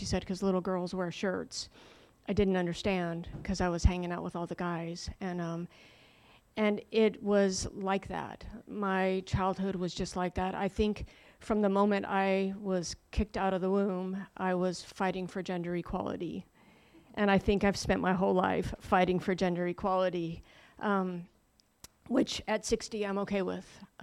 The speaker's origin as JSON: {"language": "English", "town": "Prescott", "region": "Arizona", "country": "United States", "tie": "born or raised there", "said": "So born and raised in Prescott, Arizona. Small hometown, northern Arizona, very conservative. A great place to grow up for many people."}